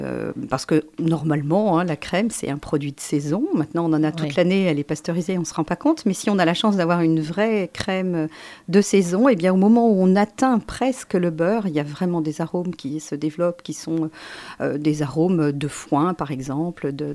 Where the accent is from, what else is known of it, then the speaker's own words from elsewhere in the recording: Paris, Île-de-France, France; moi, je suis parisienne à la base, et quand je suis arrivée là